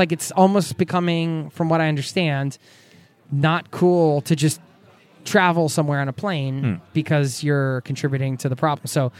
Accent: United States; as an American, and we're very chatty.

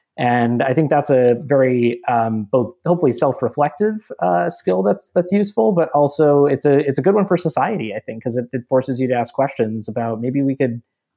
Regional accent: Minnesota, United States; also born or lived in Georgia; You know, I grew up largely in Minnesota and Georgia in areas that, you know, I wouldn't say were probably the most diverse in the country

